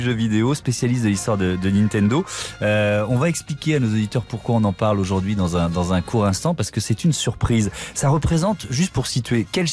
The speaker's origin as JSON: {"language": "French", "country": "France", "said": "je suis français, français qui voyage au Japon"}